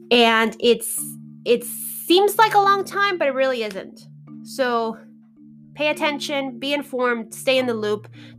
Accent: United States; It was, as an American, a very inspiring piece of political entertainment.

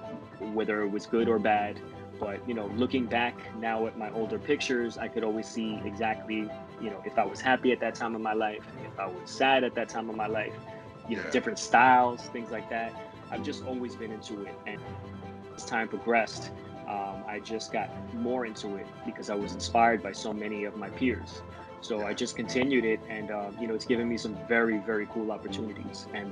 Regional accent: Bronx, New York, United States; I'm a Bronx native, born and raised. I was born in the Covent Garden section of the Bronx. Currently, I live in Woodlawn Heights.

